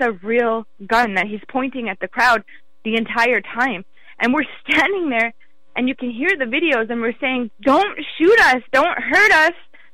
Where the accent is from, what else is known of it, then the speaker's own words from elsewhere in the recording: North Dakota, United States; I'm from the Bakken Shale oil fields where women and children are being raped and being kidnapped, and where there's sex trafficking and where drugs are coming in.